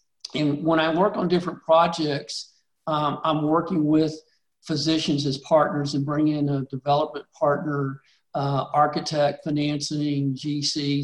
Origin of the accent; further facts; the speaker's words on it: Austin, Texas, United States; I grew up here in Austin.